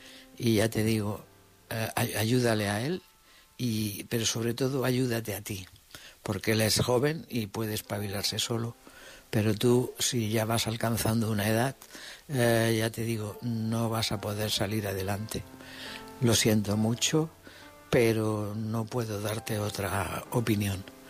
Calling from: Almería, Andalusia, Spain; de Almería.

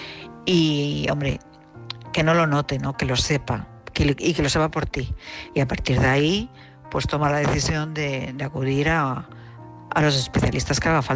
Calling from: Madrid, Community of Madrid, Spain; de Madrid.

